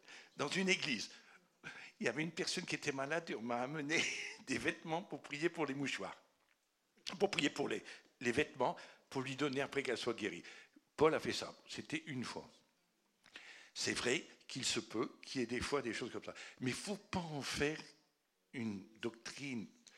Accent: France; Mais on est français, quoi.

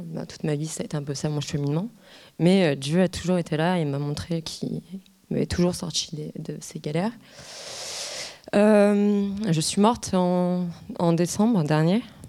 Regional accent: Provence-Alpes-Côte d'Azur, France; j'avais quitté le Var, parce que de base, je suis du Var. Et je suis venue, j'ai réussi à arriver dans la région du Gard

